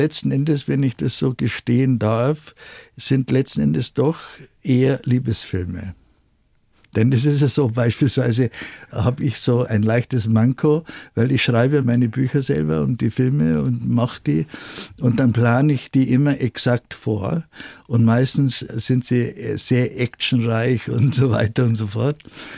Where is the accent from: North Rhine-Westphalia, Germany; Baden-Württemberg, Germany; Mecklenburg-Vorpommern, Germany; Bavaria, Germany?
Bavaria, Germany; Markt Schwaben; Es gibt eine kleine Geschichte aus dem Dorf, aus dem ich komme, aus Markt Schwaben.